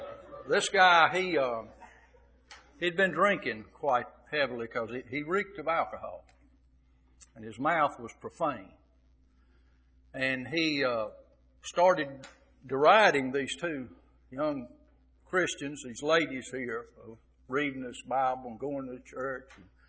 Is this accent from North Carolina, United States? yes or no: yes; Greensboro, North Carolina, United States; even though I grew up in Greensboro, there was quite a few places I never had been over there.